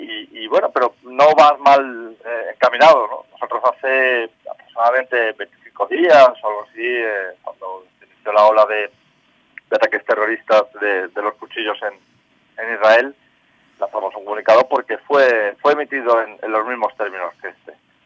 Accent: Spain; produce un sonrojo como español, simplemente como ciudadano español

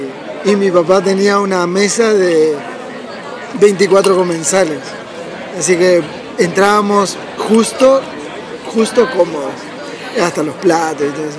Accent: Argentina; now in Madrid, Spain; de Argentina. Vivo hace 16 años y medio en España, en Madrid concretamente.

